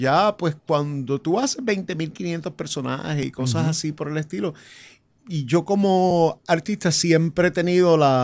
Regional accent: Añasco, Puerto Rico; also born or lived in New York, United States; Como verás, pues llegué a Añasco de Nueva York, pues yo nací en Nueva York. Me metí en Añasco y de Añasco no salí hasta que me gradué de high school.

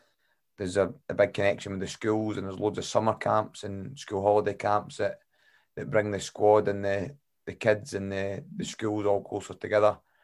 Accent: Falkirk, Scotland, United Kingdom; and then I went to Falkirk, which is my hometown club, mm-hmm. That's where I'm from, and it was really good there.

